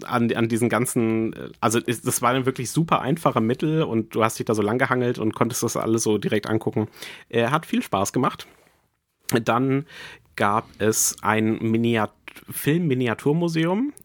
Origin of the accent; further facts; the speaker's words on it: Frankfurt, Hesse, Germany; Und dann haben sie halt rausgefunden, ich komme aus Frankfurt.